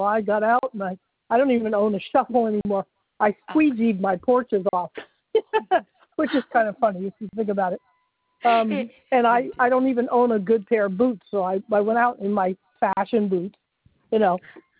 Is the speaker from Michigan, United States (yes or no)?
no; Maine, United States; I mean, we're from Maine originally, so, up in Maine, this is nothing.